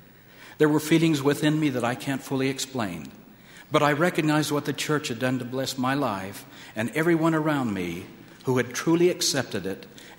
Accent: Santa Rosa, Laguna, Philippines; in my little branch in my hometown of Santa Rosa, Philippines.

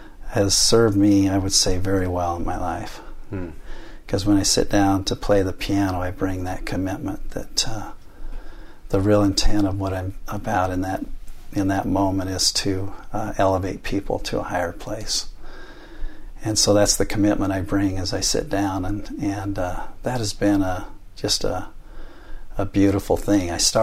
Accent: Provo, Utah, United States; also born or lived in California / Price; Yes, born and raised in Provo and then moved to California for a time.

